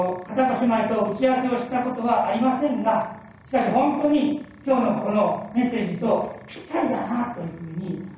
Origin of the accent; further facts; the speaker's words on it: Kanto, Japan; 私は関東出身なんですけれども